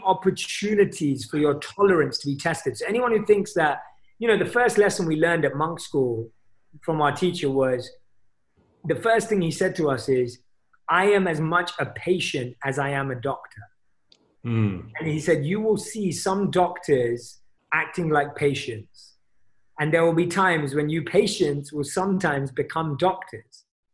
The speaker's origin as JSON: {"language": "English", "region": "London", "country": "United Kingdom", "said": "I come from London"}